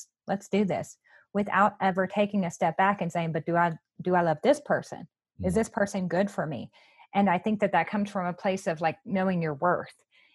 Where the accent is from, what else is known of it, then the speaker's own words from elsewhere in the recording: Louisiana, United States; I'm from Louisiana. And so that is a place where they're very Cajun.